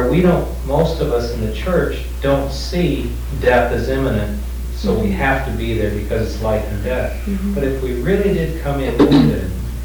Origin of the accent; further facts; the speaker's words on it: Virginia, United States; I'm from the Bible Belt in Virginia